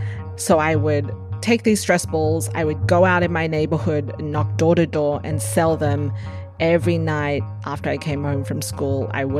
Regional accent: Australia; growing up in Australia, as many first generation immigrant kids do, wishing that I was like everyone else.

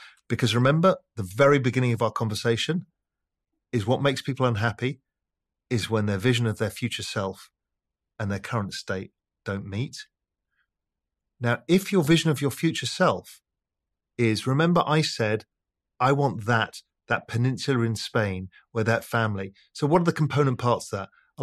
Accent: England, United Kingdom; I'm English and my mum's Dutch.

